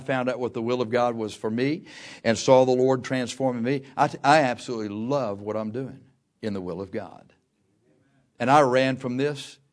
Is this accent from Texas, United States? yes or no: yes; Texas, United States; And we said, "We're from Texas."